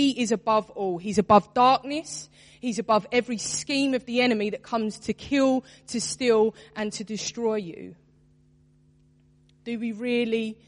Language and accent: English; Bethnal Green, London, United Kingdom; I'm from Bethnal Green. I was born here. I lived here. I grew up here. I work here. Bethnal Green is actually a part of who I am.